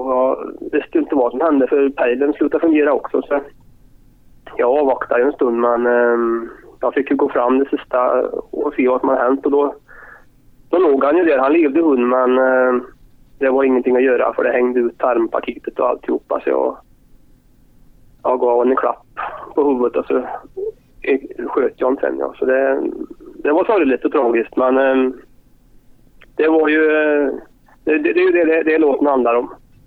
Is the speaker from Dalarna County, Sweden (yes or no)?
no; Västra Götaland County, Sweden; Men jag har fått lite spelningar som jag ska ställa upp på hemma i Dalsland